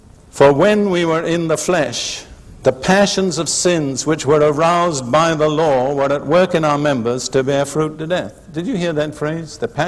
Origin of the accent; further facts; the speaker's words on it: United Kingdom; You see, I grew up in the Anglican Church in Britain, and I thank God for much that's good in the Anglican Church